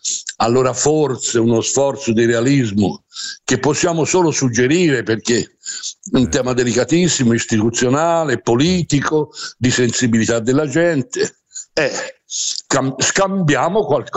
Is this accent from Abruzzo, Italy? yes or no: no; Livorno, Tuscany, Italy; Io, se vuole, da toscano e da livornese posso solo aggiungere